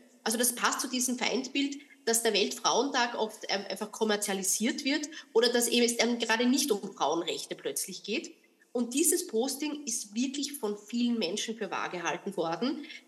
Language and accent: German; Austria; Meine Identität als Österreicherin, meine Identität als Mutter, die wird aktiviert.